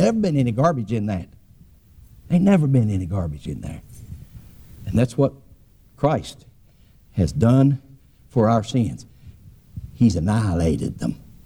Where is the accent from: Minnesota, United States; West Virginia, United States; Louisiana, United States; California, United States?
West Virginia, United States; They told me when I was growing up in West Virginia, said, you're going to have to learn to read English because you're going to go somewhere else that people don't speak Mountaineer.